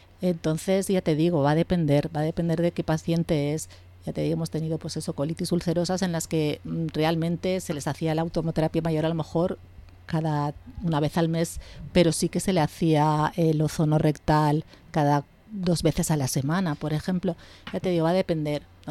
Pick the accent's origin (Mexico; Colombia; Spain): Spain; Catalonia